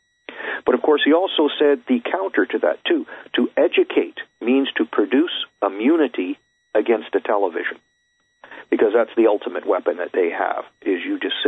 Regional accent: Canada; being a Canadian on Canada Day, when political incorrectness was turning my country inside out backwards to something I never even recognized anymore from my youth

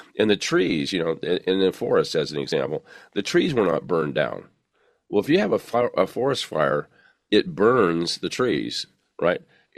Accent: California, United States; Ladies and gentlemen, I grew up in Southern California. I was in a huge fire in 1969, in which we went up on the roof and we battled the fire for 6 strong hours.

